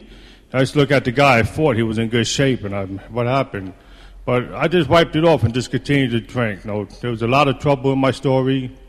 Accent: New York, United States; I was born and raised in the Bronx. I got drunk in the Bronx, sober in the Bronx.

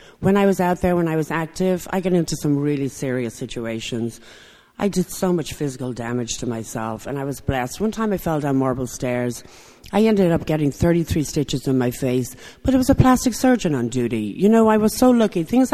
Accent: Ireland; I'm not an alcoholic because I'm Irish. Drinking is a huge part of our culture.

